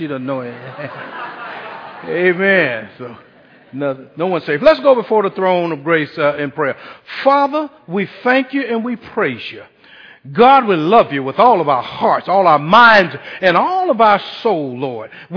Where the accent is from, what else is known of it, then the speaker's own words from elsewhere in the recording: Eustis, Florida, United States; also born or lived in Adel, Georgia; But our parents moved to Eustis when we were 2 years old, and we grew up here, went to schools, and went off to college and had careers.